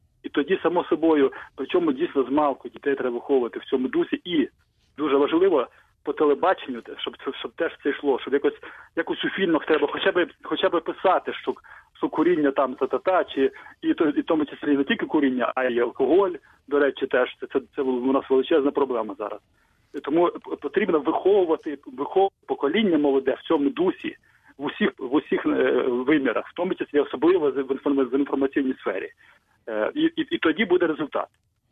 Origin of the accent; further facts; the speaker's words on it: Kyiv, Ukraine; Я з Києва.